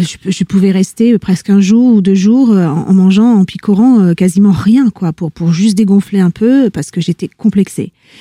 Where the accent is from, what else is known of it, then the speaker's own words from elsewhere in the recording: Italy; que j'écoutais dans mon enfance en Italie avec ma famille.